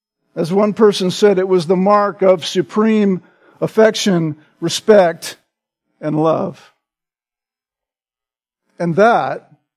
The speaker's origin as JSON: {"language": "English", "country": "United States", "said": "And as an American, right, who was new to that game"}